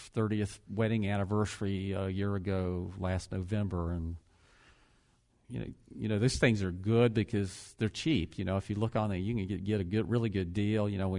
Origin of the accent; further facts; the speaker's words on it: Florida, United States; And we're talking, and they find out we're from Florida